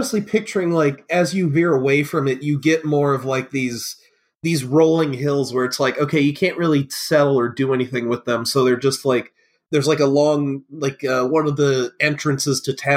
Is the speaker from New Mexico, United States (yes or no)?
no; Michigan, United States; because, like, I'm from Michigan